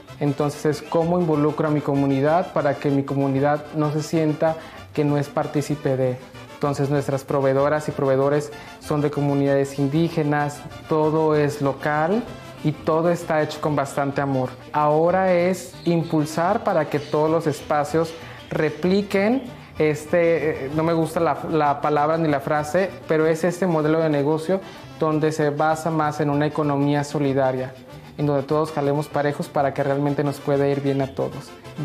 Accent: Colima, Mexico; de Colima, amo Comala y amo México.

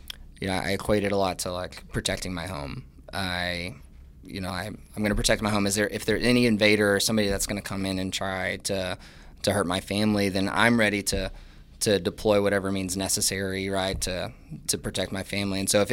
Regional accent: Texas, United States; I grew up in Texas

